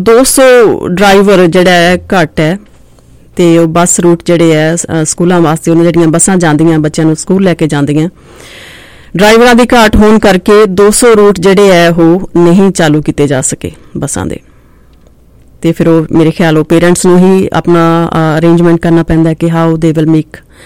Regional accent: Punjab, India; ਕਿਉਂਕਿ ਅਸੀਂ ਪੰਜਾਬ ਤੋਂ ਬਿਲੋਂਗ ਕਰਦੇ ਹਾਂ ਅਸੀਂ ਪੰਜਾਬੀ ਫਾਰਮਰਸ ਫੈਮਿਲੀ ਤੋਂ ਬਿਲੋਂਗ ਕਰਦੇ ਹਾਂ

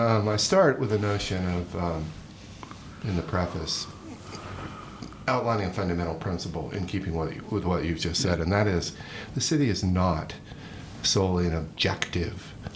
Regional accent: Seattle, Washington, United States; stories using Seattle, my hometown, as a foil, because Seattle's the fastest growing city in the United

